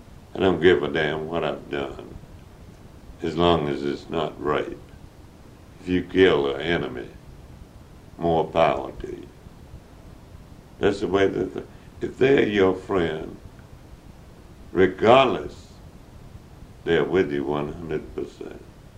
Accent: United States; But being American and... I watched every move, actually, because I was in a strange land.

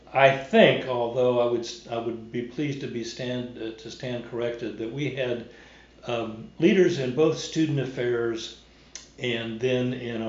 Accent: Illinois, United States; I'm from all over. I grew up in Illinois and lived in central Illinois until I went to college.

